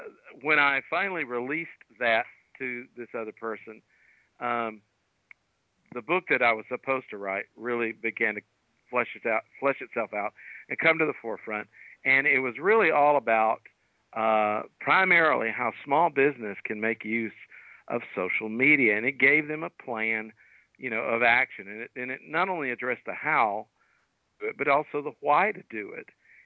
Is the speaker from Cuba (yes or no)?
no; Hickory, Mississippi, United States; So I'm a small town guy, but I grew up in a little town called Hickory, Mississippi, and that's about as small a town as you can get.